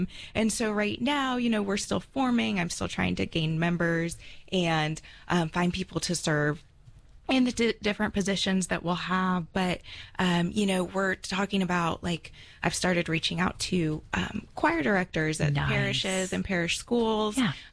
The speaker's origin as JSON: {"language": "English", "region": "Ohio", "country": "United States", "tie": "born or raised there", "also_born_or_lived": "San Antonio, United States", "said": "I'm a 90s kid, so everybody, like, I knew, you know, there were a lot of kids. I grew up in San Antonio and then Ohio"}